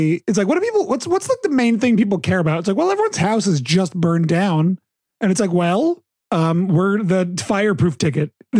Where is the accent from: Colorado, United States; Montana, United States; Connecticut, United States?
Connecticut, United States; where I grew up in Connecticut. On Sundays, they put a big tarp over the beer in the store.